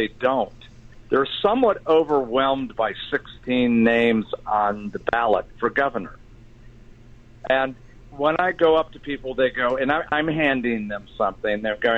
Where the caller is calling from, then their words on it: Gardnerville Ranchos, Nevada, United States; Well, Kevin, I'm in the Gardnerville Ranchos area.